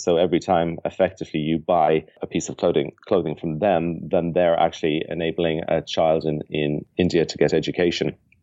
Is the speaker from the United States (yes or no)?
no; Ireland; You can tell I'm Irish